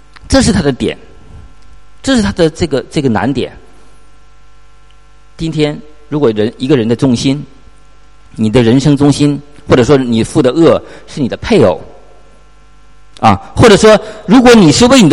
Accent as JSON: {"language": "Chinese", "country": "China", "said": "我们中国人嘛，骑自行车都是高手"}